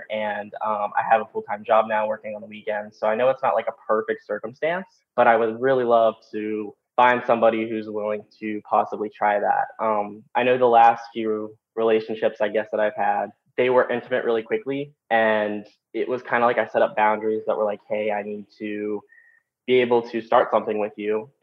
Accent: West Virginia, United States; It actually reminds me of my hometown, growing up in West Virginia.

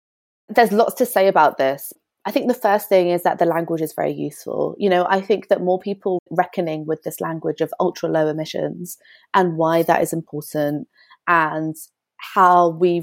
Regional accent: London, United Kingdom; also born or lived in Wales; I grew up in West London and then I moved to Wales.

